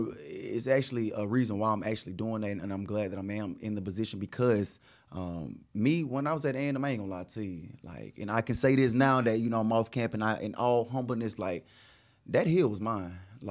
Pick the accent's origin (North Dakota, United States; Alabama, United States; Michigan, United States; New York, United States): Alabama, United States; Montgomery; what a lot of people don't know, I'm from Montgomery, Alabama.